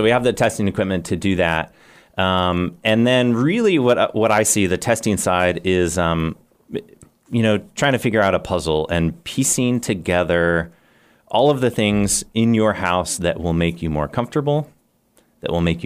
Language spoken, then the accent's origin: English; Indiana, United States; now in Radford, United States; Well, so I grew up in Indiana and made my way here.